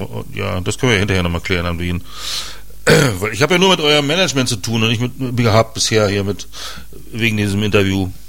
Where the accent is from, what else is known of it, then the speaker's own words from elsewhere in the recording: Schwerin, Mecklenburg-Vorpommern, Germany; Ich komme ja nur aus Schwerin.